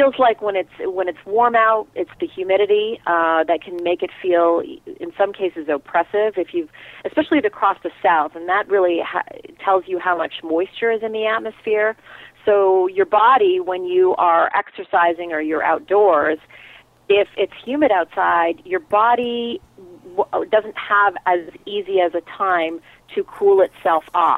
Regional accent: Canada; growing up in Canada, we had many storms, ice storms, very cold temperatures, and I remember those as a kid.

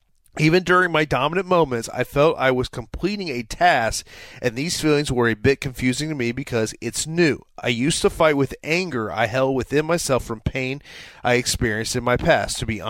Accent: Florida, United States; that was here in my home state of Florida

